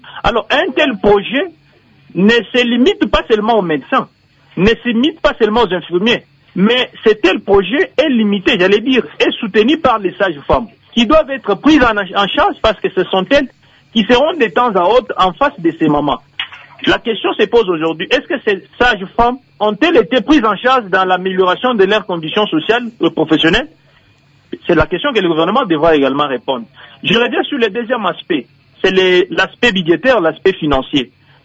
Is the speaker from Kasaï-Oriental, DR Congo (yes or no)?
yes; Ngwadi, Kasaï-Oriental, DR Congo; Entre chez moi, au Kassai Oriental à Tshilenge, précisément à Ngwadi, dans mon village natal, et Kinshasa